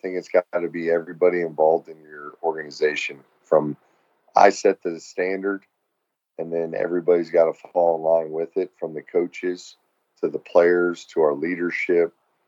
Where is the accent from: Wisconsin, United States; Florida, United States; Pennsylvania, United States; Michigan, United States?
Florida, United States; Fort Lauderdale; I'm from Fort Lauderdale, and everybody in Georgia goes on vacations at PCB.